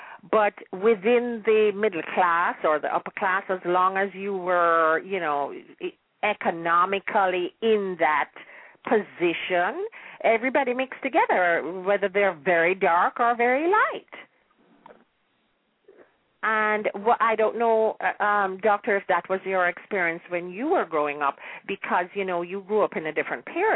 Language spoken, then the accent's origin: English; Jamaica; now in United States; I was born and raised in Jamaica, although, you know, I've left there for so long. I've lived longer in the United States, and I've been an American citizen since 1966.